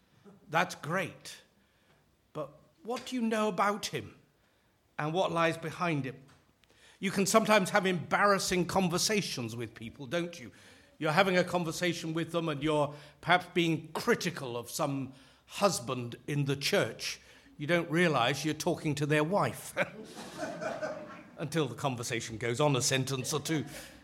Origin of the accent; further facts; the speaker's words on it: Leicester, East Midlands, United Kingdom; I come from Leicester